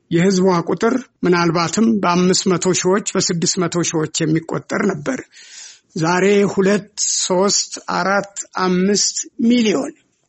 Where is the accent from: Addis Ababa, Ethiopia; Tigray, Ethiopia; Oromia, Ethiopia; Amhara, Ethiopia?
Addis Ababa, Ethiopia; አዲስ አበባ ተወለድኩ፣ አደግኩ፣ ተማርኩ፣ ሰራሁ፣ አገኘሁ፣ አገባሁ፣ ልጆች አፈራሁ፣ ዳርኩ፣ አያት ሆንኩባት፣